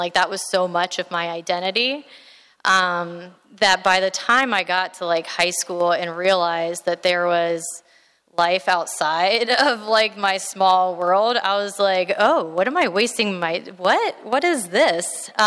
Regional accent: Tampa, Florida, United States; I grew up here in Tampa.

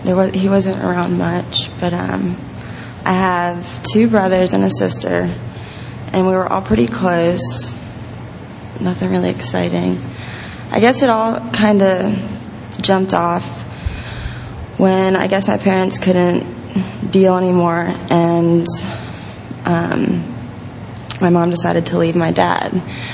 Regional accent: Philadelphia, Pennsylvania, United States; also born or lived in Brooklyn, New York; I was born in Brooklyn, New York. Not for very long, though. I don't remember much of it. My parents were having problems, so they wanted to start over and move from their problems or whatever, and we ended up in Philadelphia, Pennsylvania.

